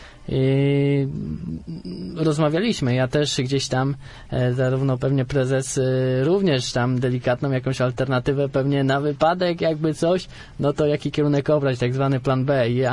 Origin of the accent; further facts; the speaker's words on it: Zielona Góra, Lubusz Voivodeship, Poland; każdy wie, że jestem z Zielonej Góry